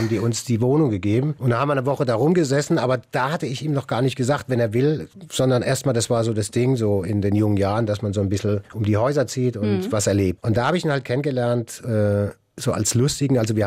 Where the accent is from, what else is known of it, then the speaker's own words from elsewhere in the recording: Mannheim, Baden-Württemberg, Germany; accent: Mannheim dialect; Jetzt als Mannheimer